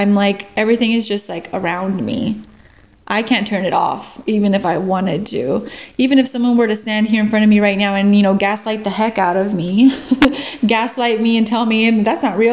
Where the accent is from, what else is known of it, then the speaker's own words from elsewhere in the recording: United States; So I am from the United States, but my soul is from a different dimension.